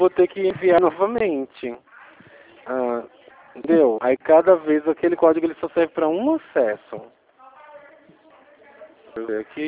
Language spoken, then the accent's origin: Portuguese; Pernambuco, Brazil; now in São Paulo, Brazil; Sou de Pernambuco, mas eu estou em São Paulo.